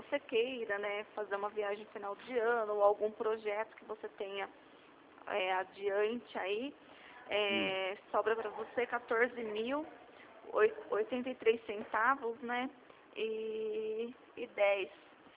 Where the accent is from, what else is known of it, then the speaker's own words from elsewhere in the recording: Rio Claro, São Paulo, Brazil; Eu sou de Rio Claro.